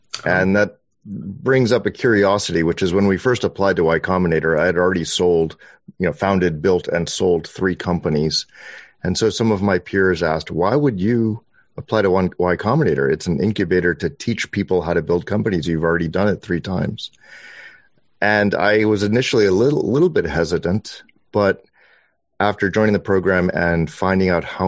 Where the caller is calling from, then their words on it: Delray Beach, Florida, United States; I'm currently in South Florida. I've got a summer home down here in Delray Beach.